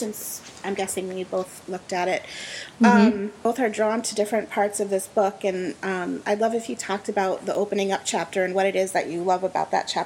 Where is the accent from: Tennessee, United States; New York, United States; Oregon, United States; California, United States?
New York, United States; New York City; now in New England, United States; growing up in New York City and then moving to New England